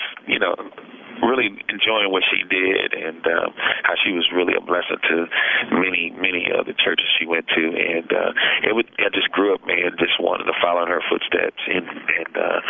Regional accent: Niagara Falls, New York, United States; I'm from originally from New York.

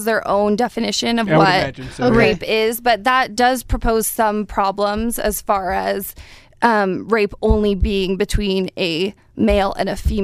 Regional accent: California, United States; Yes. So I'm from Southern California, and I'm currently a second-year MSW student at the U doing my practicum at the Rape Recovery Center.

